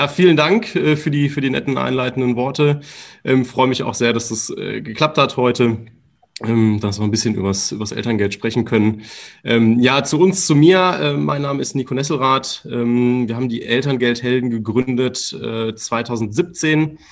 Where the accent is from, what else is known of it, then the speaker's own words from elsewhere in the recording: Remscheid, North Rhine-Westphalia, Germany; hauptsächlich hier in NRW, also wir kommen selber aus Remscheid